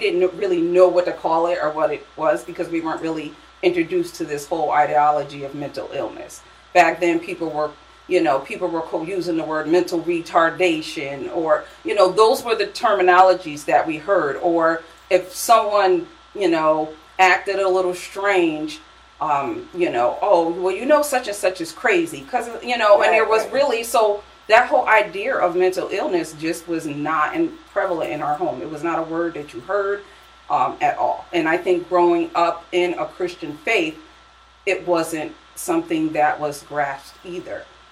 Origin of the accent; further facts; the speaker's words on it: West Haven, Connecticut, United States; I am from Connecticut. I grew up in West Haven.